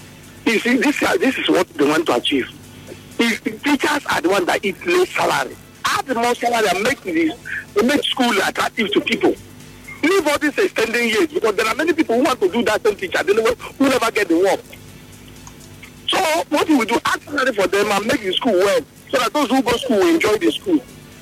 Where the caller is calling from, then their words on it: Gokana, Rivers, Nigeria; I'm calling you from Gokana.